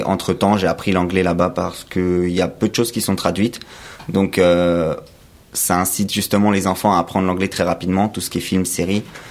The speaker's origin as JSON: {"language": "French", "town": "Paris", "region": "Île-de-France", "country": "France", "tie": "born there", "also_born_or_lived": "Israel", "said": "Je suis né à Paris."}